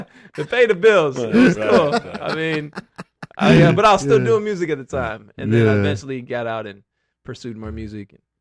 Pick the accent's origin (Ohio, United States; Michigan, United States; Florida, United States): Michigan, United States; Saginaw; also born or lived in Ypsilanti; I grew up in Michigan, so I grew up in Saginaw until I was like 11 in the early 90s, and then we moved down to Ypsilanti.